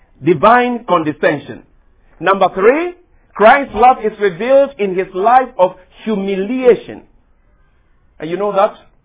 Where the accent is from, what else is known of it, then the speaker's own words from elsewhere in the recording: Ghana; now in United States; "Where do you come from?" "I come from Ghana." You know, of course, I wouldn't tell you the village I come from. It's not on the map.